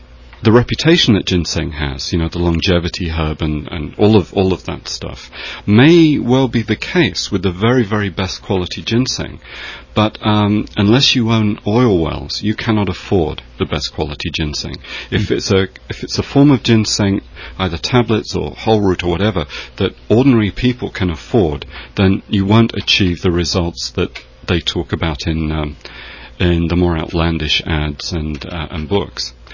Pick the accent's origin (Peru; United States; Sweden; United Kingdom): United Kingdom; England; accent: English; My English accent, I don't know if I'm pronouncing that right.